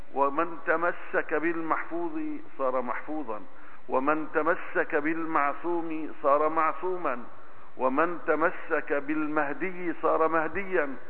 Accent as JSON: {"language": "Arabic", "town": "Aleppo", "region": "Aleppo Governorate", "country": "Syria", "said": "وكان قصر العدلي بجانب دائرة الإفتاء عندنا في حلب"}